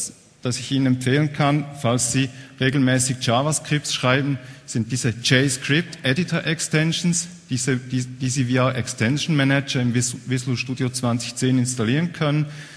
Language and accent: German; Bern, Switzerland; ich komme aus Bern